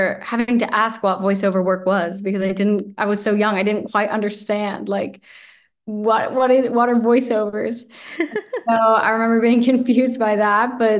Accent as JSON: {"language": "English", "town": "Los Angeles", "region": "California", "country": "United States", "said": "I'm from Los Angeles, California, and yeah, that's a little bit about me."}